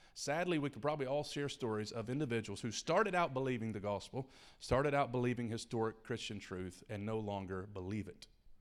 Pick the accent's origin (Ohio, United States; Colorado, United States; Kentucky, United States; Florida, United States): Kentucky, United States; also born or lived in Detroit, Michigan; I was born in Detroit, grew up in Kentucky, went to college on a baseball scholarship.